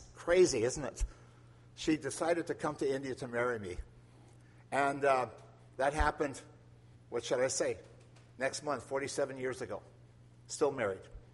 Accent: Lacombe, Alberta, Canada; because I come from Lacombe, Red Deer area

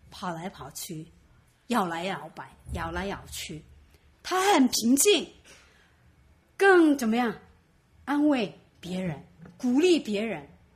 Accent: South Korea; Chinese is a second language; 特别是我是韩国人，韩国人呢性格比较急躁的

